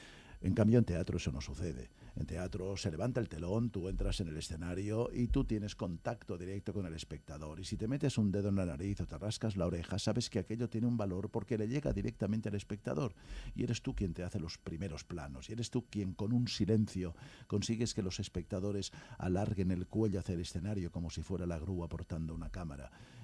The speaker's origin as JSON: {"language": "Spanish", "town": "Barcelona", "region": "Catalonia", "country": "Spain", "tie": "born or raised there", "also_born_or_lived": "Madrid", "said": "aun cuando en los últimos años yo me he trasladado a vivir a mi ciudad natal, a Barcelona y demás, pero los 30 primeros años de mi carrera los pasé en Madrid"}